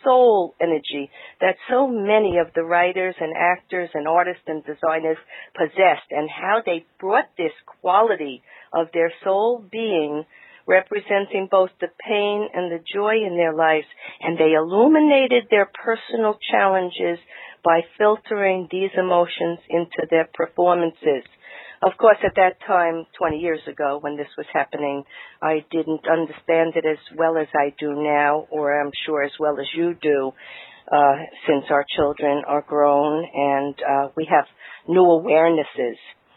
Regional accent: New York, United States; And Dee, you know, I grew up in New York in a Jewish family, and you just described everything that was given to me.

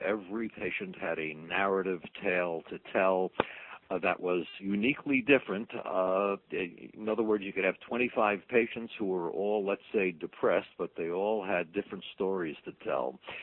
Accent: Brooklyn, New York, United States; Well, I grew up in Brooklyn, New York. That's where I was born and spent the first 19 years of my life

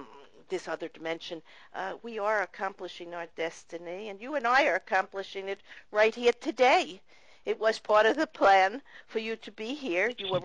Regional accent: Brooklyn, New York, United States; I came from the same roots as you, and I came from Brooklyn, and I came and lived in a very practical, methodical way of living

